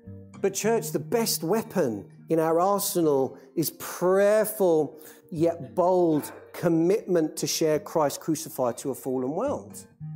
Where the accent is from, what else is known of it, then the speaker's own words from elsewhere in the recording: United Kingdom; Well, we're so British, aren't we?